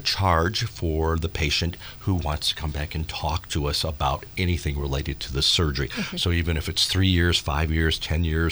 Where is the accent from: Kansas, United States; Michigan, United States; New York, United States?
Michigan, United States; Detroit; we play a lot of Motown since I'm from Detroit.